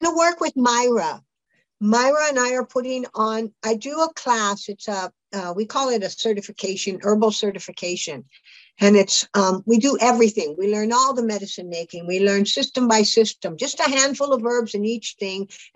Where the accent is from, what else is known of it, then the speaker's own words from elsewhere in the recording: California, United States; I grew up in California.